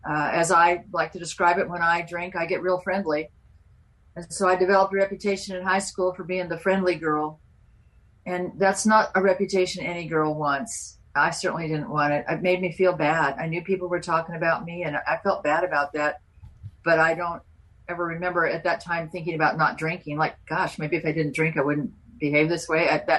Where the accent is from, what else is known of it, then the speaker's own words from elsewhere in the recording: Newport Beach, California, United States; I grew up in Newport Beach, about 50 miles south of LA.